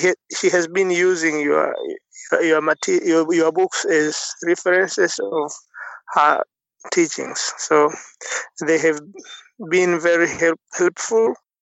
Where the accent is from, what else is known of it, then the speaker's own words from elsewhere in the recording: Sanyaju, Kilimanjaro, Tanzania; English is a second language; I'm from Sanyaju in Kilimanjaro, Tanzania.